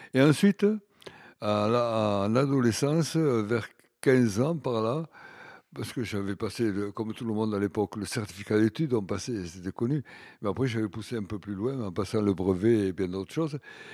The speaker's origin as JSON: {"language": "French", "town": "Carbonne", "region": "Occitanie", "country": "France", "tie": "born there", "said": "c'est là que je suis né, ici dans la région, je suis né à Carbonne, à Carbonne, dans la Haute-Garonne."}